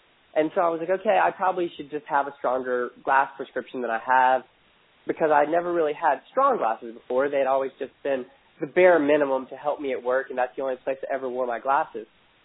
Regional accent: North Carolina, United States; now in Florida, United States; Not sure if you can hear my accent through my cold right now, but I'm originally from Virginia, North Carolina, grew up in North Carolina, went to school there, went to UNC, and graduated about 5 years ago now, at which point in time I moved to Florida.

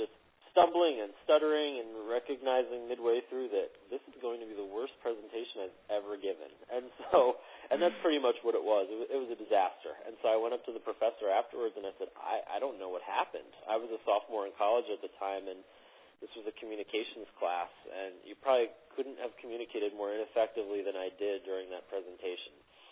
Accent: Connecticut, United States; also born or lived in Costa Rica; I was born in Costa Rica. I was adopted as a baby, and so I grew up in Connecticut, about an hour north of New York City in the United States.

